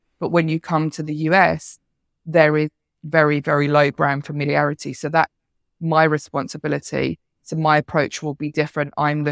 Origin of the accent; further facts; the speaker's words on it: United Kingdom; I'm British. I grew up on Formula One.